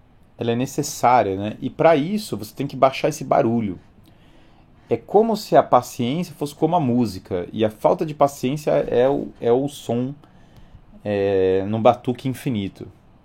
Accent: Natal, Rio Grande do Norte, Brazil; born there; Mas sim, eu nasci em Natal, Rio Grande do Norte.

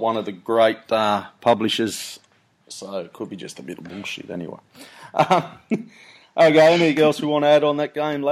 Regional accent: Australia; I'm an Aussie

